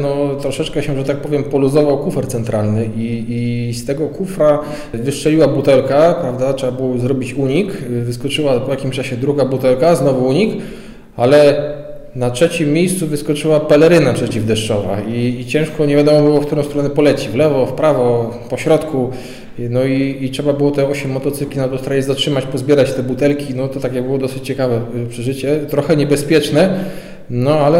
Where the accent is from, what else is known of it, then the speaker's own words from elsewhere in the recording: Namysłów, Opole Voivodeship, Poland; Ja dokładnie jestem z Namysłowa, województwo polskie.